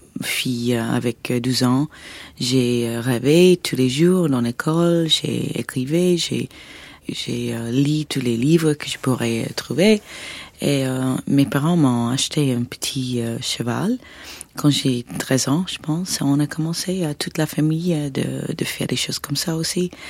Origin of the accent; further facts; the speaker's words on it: Rochester, New York, United States; French is a second language; also born or lived in Indiana, Pennsylvania; Je suis né à Indiana, Pennsylvania, où mes parents étaient étudiants. Et nous avons habité pas très long à Pennsylvania, dans une petite ville où mon père a commencé d'être professeur. Et après, nous étions vraiment à Rochester, New York, où j'étais vraiment tout le temps à Rochester.